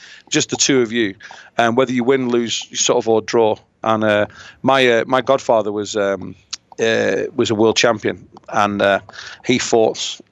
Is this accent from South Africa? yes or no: no; United Kingdom; being British, I like Anthony Joshua.